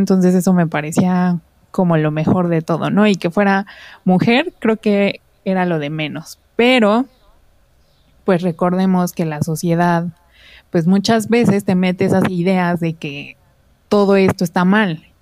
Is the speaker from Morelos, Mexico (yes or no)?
yes; Morelos, Mexico; moved away as an adult; now in Mexico City, Mexico; yo soy de Morelos, no soy de la Ciudad de México, pero por la universidad okay. Me fui a vivir para allá.